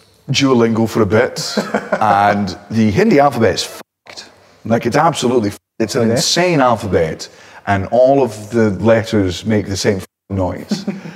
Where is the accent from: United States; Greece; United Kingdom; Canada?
United Kingdom; Scotland; I used to be able to say … I am from Scotland. and I try to be funny.